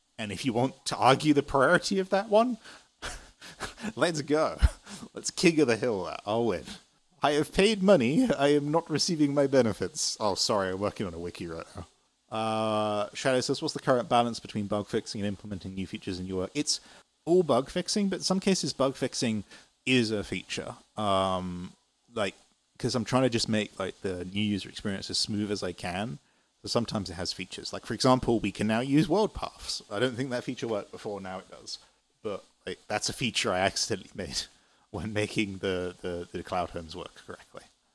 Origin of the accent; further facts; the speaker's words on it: United Kingdom; I'm British. Although my accent's changing because I've been here for 5 years and I speak to a lot of international people.